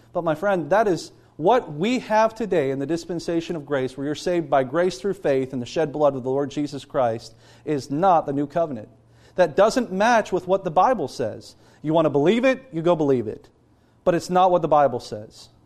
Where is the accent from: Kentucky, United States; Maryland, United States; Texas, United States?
Kentucky, United States; I always say I'm from Kentucky, and so English is not our strong suit, right?